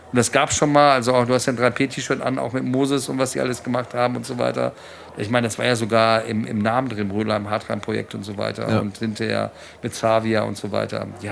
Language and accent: German; North Rhine-Westphalia, Germany; ich bin im Ruhrgebiet aufgewachsen